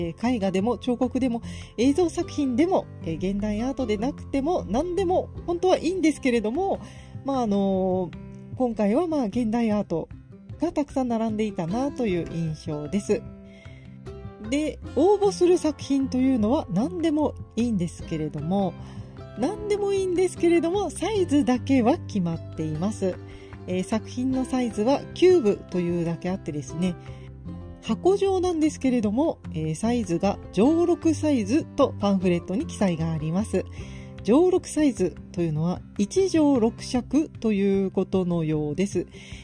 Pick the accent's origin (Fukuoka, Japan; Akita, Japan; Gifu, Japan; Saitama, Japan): Gifu, Japan; 今回の本編は私の地元岐阜県